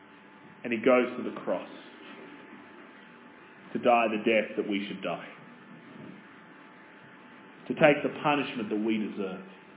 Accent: Australia; I'm an Aussie.

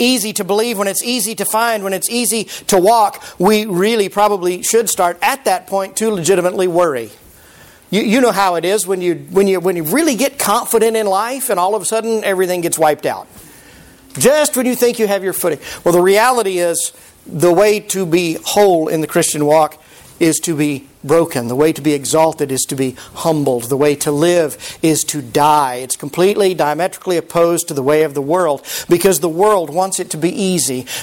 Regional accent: Fort Worth, Texas, United States; but I grew up in Fort Worth, and there was a church, and as many churches are, they're named after the street that they're on.

